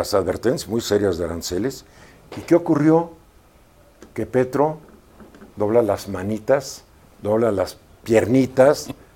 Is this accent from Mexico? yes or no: yes; Mexico; fue la tierra de mi madre, pero bueno. Digo, yo soy mexicano.